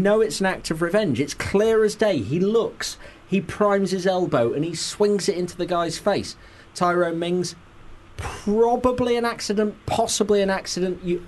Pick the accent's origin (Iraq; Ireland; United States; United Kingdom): Ireland; Yeah, you naughty Norwegian. I'm Irish.